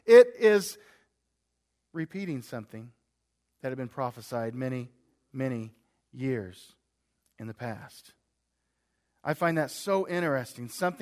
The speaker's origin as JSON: {"language": "English", "town": "Stanbury", "region": "Missouri", "country": "United States", "tie": "born or raised there", "said": "we were up in Stanbury over Christmas, my hometown, and we were watching the Kansas City news, is what they have up there."}